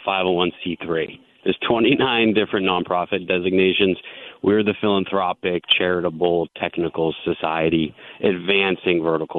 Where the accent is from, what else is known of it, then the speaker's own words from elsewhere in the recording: Boston, Massachusetts, United States; So there was a nor'easter. I'm from Boston, so I'm very familiar with that.